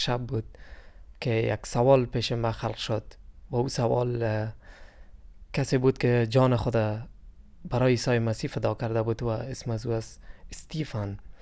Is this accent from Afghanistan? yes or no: yes; Afghanistan; من از افغانستان هستم.